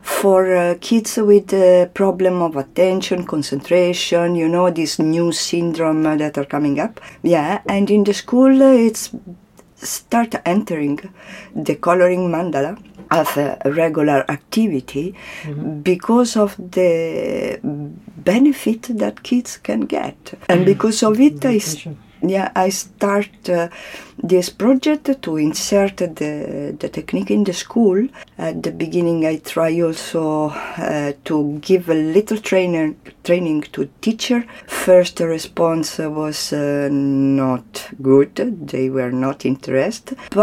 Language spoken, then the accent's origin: English; Italy; now in Auroville, India; I come from Italy, so in Italy, mandala is, Tibet, India, we don't know.